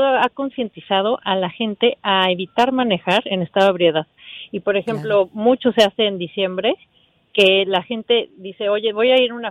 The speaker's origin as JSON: {"language": "Spanish", "country": "Mexico", "said": "Yo soy mexicana y sabes que allá en México sí está implementado lo de los alcoholímetros."}